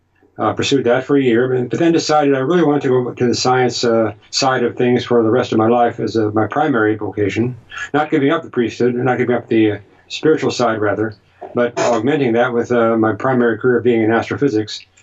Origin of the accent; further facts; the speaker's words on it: Indiana, United States; So I grew up in Indiana with a very fervent Catholic mother